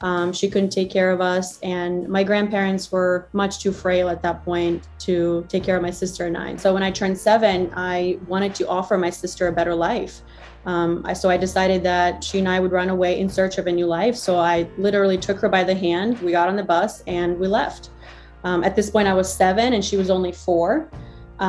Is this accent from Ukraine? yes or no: yes; South Ukraine, Ukraine; I was born and raised in South Ukraine in a small town called Sirupinsk.